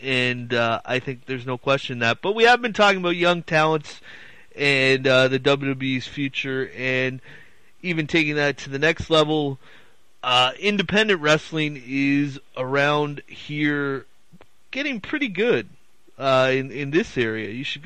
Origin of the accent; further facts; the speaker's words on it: Hamilton, Ontario, Canada; from my hometown, Hamilton, Ontario, Canada. So it's great to have another Hamiltonian on the program.